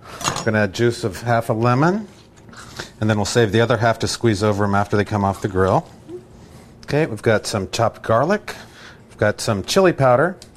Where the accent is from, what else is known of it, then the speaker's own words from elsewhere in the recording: Scotland, United Kingdom; I'm a Scotsman.